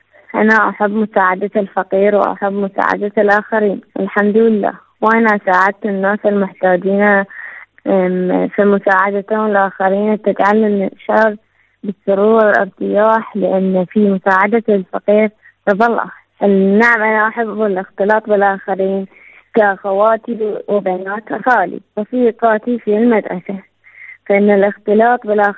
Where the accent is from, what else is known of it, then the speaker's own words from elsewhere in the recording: Iraq; من العراق.